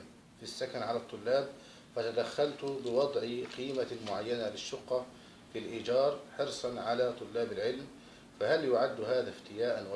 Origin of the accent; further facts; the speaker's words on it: Egypt; عندنا في مصر